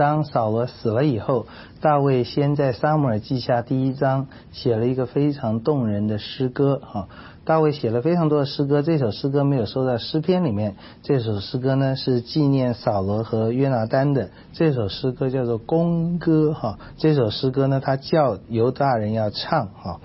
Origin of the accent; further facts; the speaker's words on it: China; 是我们中国人常常觉得是很大的妨碍